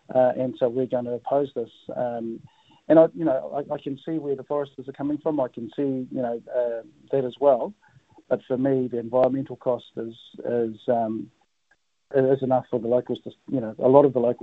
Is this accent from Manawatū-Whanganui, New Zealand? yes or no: yes; Manawatū-Whanganui, New Zealand; Two, I love Tararua, and I grew up swimming in the Kakatu Whero River, and I'd hate to see that taken away from the locals.